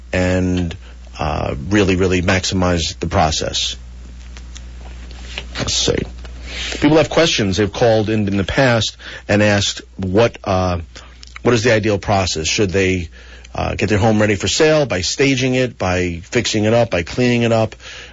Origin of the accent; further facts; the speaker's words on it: New Rochelle, New York, United States; I'm from New Rochelle. I have some friends from there as well.